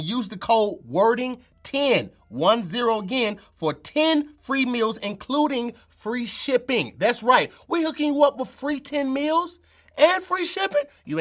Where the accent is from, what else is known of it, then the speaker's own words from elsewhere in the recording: United States; I went to London. They knew I was from America.